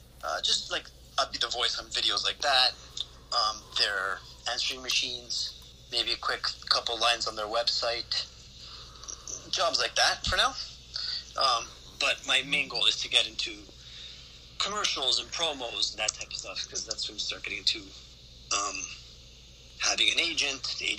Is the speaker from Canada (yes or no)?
yes; Canada; Growing up in Canada, you play a lot of hockey too.